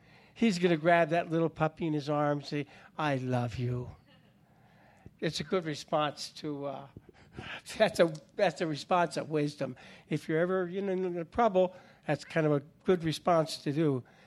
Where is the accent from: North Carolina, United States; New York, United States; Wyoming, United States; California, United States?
California, United States; Los Gatos; Well, I grew up in Los Gatos, California.